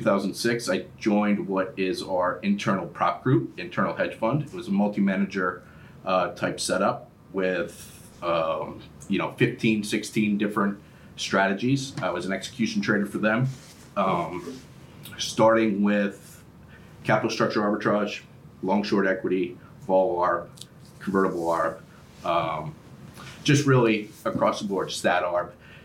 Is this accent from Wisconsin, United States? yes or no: no; Massachusetts, United States; Personal life, I grew up outside of Boston, much to the chagrin of some of my Philadelphia neighbors here.